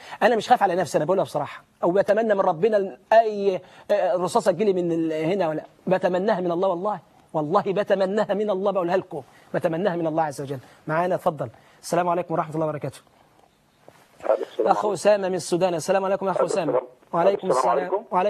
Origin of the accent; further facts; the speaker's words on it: Egypt; أنا مواطن مصري، حتى لما كنتش مسلم، مواطن، مجرد مواطن. فأنا عشان كده أنا قلتها، لن أترك بلدي،